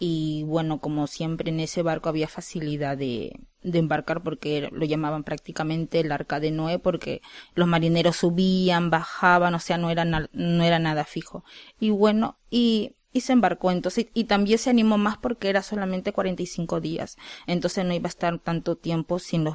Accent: Peru; moved away as an adult; now in Spain; Somos peruanos. Yo por delante vengo a España a trabajar. Vine en el 2018 yo sola, ya embarazada de mi tercer hijo, porque tengo dos hijos que nacieron en Perú

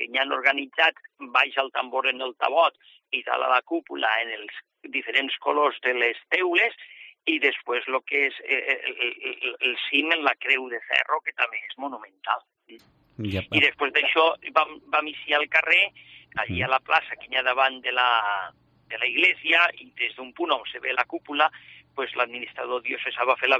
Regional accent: Forcall, Valencian Community, Spain; Soc fill de Forcall

